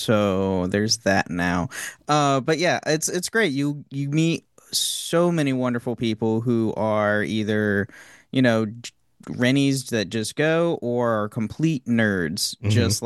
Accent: Ohio, United States; and then I'm an Ohioan, so I go to the Ohio Renaissance

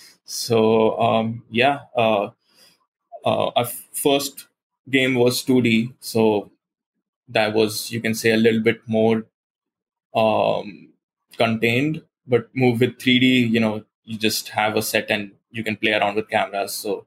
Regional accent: Goa, India; my hometown, which is Goa in India, which is a coastal state, and it's very warm and beaches and palm trees and a very cozy atmosphere that way.

